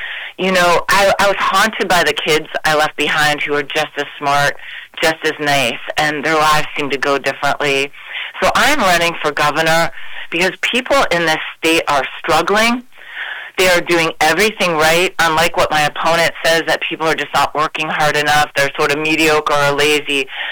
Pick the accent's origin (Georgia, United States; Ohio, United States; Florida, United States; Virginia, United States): Ohio, United States; Youngstown; a lot of people don't know that I grew up in Youngstown, Ohio. I had a pretty rough childhood, a lot of abuse and neglect. I was actually lived in a tent in the winter in Northeast Ohio.